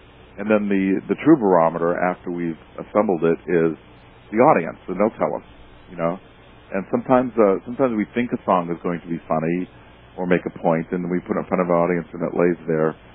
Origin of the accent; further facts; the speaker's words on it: Massachusetts, United States; accent: Boston; Diner, my Boston accent showing, on Broadway and 50th Street.